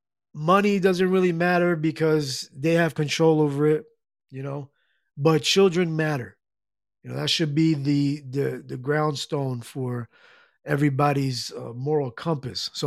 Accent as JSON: {"language": "English", "region": "New Jersey", "country": "United States", "tie": "born or raised there", "said": "She's from Jersey. She's from my home state. So got to represent Jersey clan."}